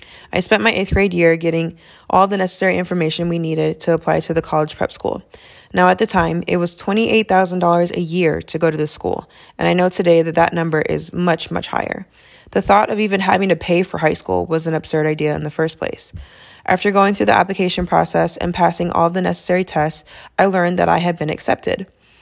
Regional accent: Illinois, United States; born there; I was born right outside of Chicago and played on an all-boys rec league team

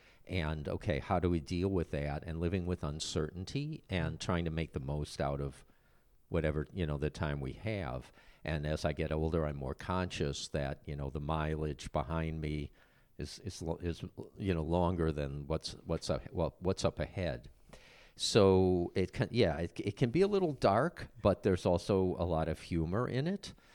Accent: Cleveland, Ohio, United States; I'm originally from the Midwest, from Cleveland, Ohio, and I was back there this spring, and I did the show at a number of libraries there.

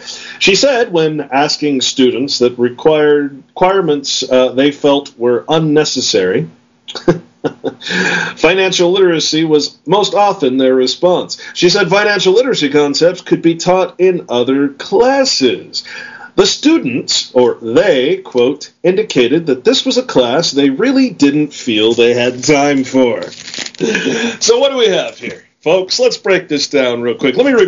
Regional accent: Utah, United States; You know, I'm from Utah. We've got some pretty crazy things going on here.

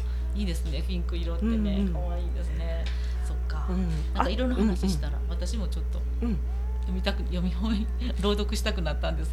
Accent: Osaka, Japan; accent: Osaka dialect; それであの私も大阪弁ネイティブでございますので

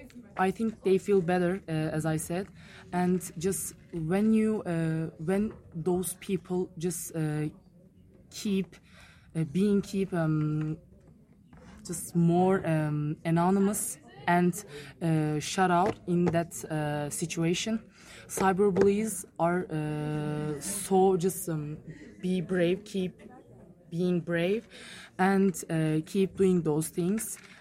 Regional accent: Italy; English is a second language; I'm from Italy

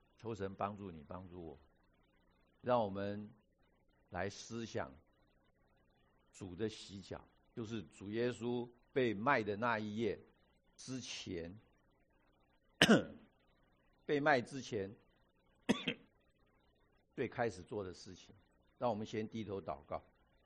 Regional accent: China; 这个跟现在一样啊，我们中国人吃饭有 有座位讲究的哈

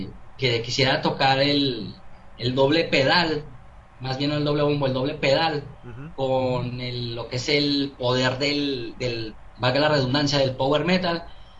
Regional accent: Mexico; México, güey, o sea, tu país, como que llega algo en mí, ¿no? Hay una espinita de mi lengua materna, ¿no?

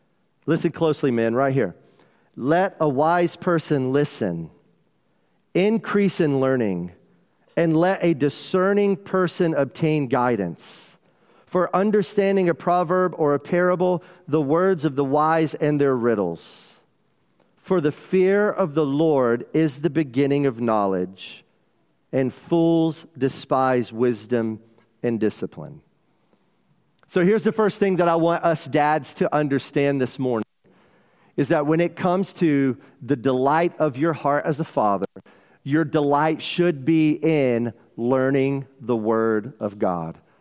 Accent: South Carolina, United States; Now, growing up in South Carolina, we study the Great Lakes. We look at pictures of the Great Lakes. But we've never been on a Great Lake.

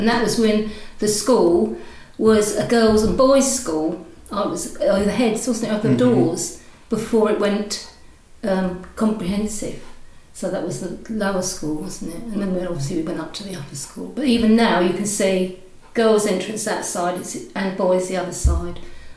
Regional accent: Maldon, East of England, United Kingdom; So I grew up in Maldon, went and did all the things, same as you did, really.

